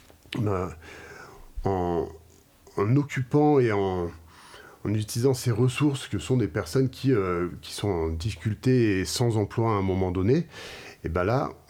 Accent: Provence-Alpes-Côte d'Azur, France; Eh ben moi je suis originaire du Briançonnais, donc j'ai toujours vu cette association dans le paysage.

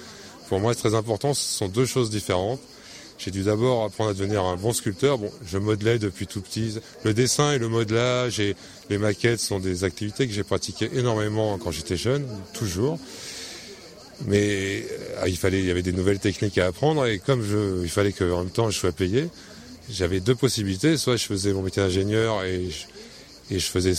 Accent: Manosque, Provence-Alpes-Côte d'Azur, France; J'ai grandi donc à Manosque, enfin pas à Manosque exactement, j'ai grandi dans la campagne avec mon premier voisin à 1 km.

